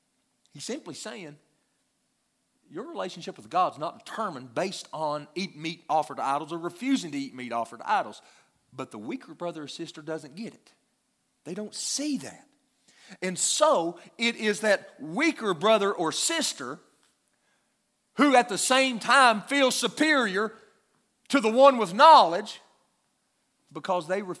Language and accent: English; United States; Now, can I just tell you something as an American?